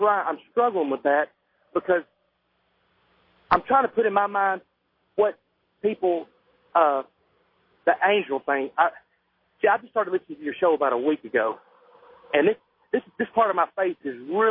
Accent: Arkansas, United States; now in New Orleans, United States; I'm from Arkansas, and I'm working in New Orleans right now.

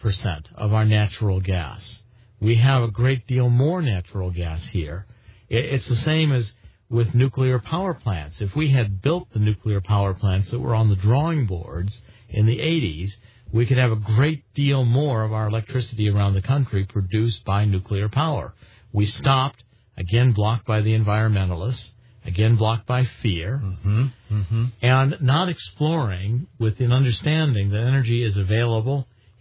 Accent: Cleveland, Ohio, United States; I grew up in Cleveland. There were refineries in Cleveland.

